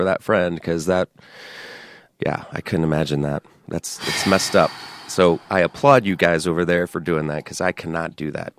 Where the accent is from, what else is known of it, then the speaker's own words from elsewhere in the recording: San Antonio, Texas, United States; And I grew up in Texas, and it was one of those...